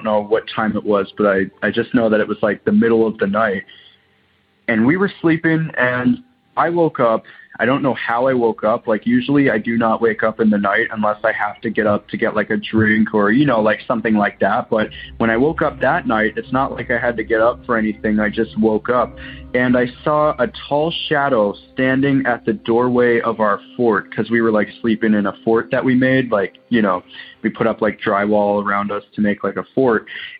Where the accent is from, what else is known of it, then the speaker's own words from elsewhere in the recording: Waterloo, Ontario, Canada; I'm from Waterloo, Ontario, Canada.